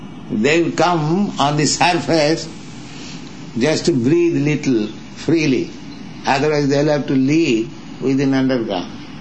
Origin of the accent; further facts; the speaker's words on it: India; now in United States; Here in America, whenever I meet some gentleman in the street, and he understands that I am coming from India, he says, India is very poverty-stricken.